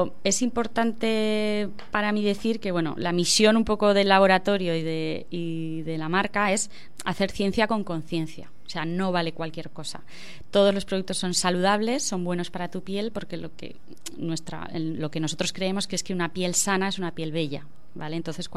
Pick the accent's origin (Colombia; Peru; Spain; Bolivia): Spain; Binaced, Aragon; yo quería irme a trabajar un año al extranjero, luego vivir en Barcelona, lo típico, ¿no? Pero decidí volver a mi pueblo, que yo soy de Vinaced